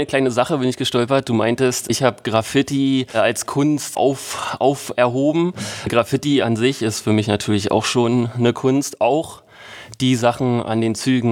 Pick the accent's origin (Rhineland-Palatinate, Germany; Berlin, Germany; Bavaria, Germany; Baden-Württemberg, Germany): Berlin, Germany; Mellow Park ist so ein ganz bekannter Skatepark in Treptow-Köpenick, wo ich herkomme.